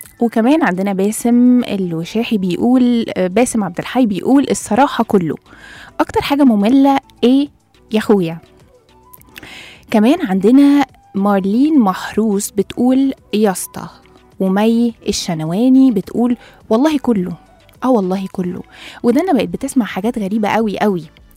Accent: Egypt; ومش فكرة هو يستحق علشان احنا بقى مصريين ورحنا معاه

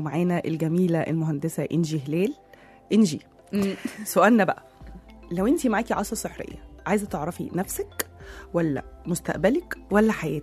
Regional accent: Ismailia, Ismailia Governorate, Egypt; انا كمان عشان من الاسماعيليه

